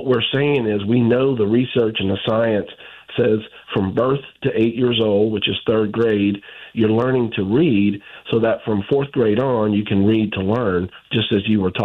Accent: Louisiana, United States; If you're born and raised in Louisiana, you have to be incredibly proud of New Orleans and our state

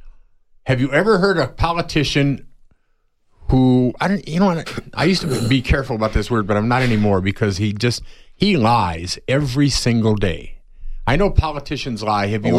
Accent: Los Angeles, California, United States; I mean, I'm from L.A., which is like sissy town.

